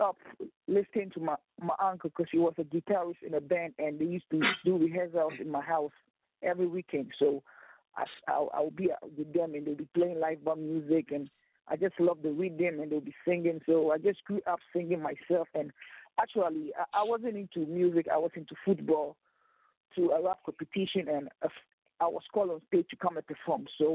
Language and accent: English; Ghana; I'm from West Africa, Ghana, a peaceful, loving, friendly nation.